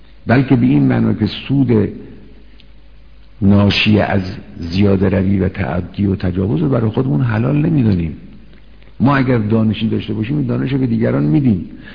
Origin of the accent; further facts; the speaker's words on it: Iran; این فقط یک نگاه نجات پرستانه ملی خودخواهانه نیست که ما چون ایرانی هستیم باید این کار بکنیم.